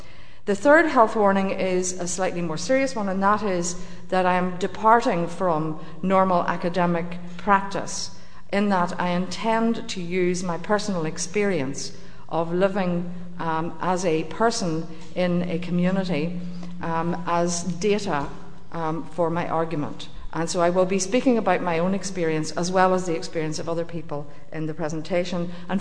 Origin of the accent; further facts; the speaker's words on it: Northern Ireland, United Kingdom; I am, as you can tell from my accent, not from the south of England. I'm from Northern Ireland. I was 16 when the Troubles broke out in Northern Ireland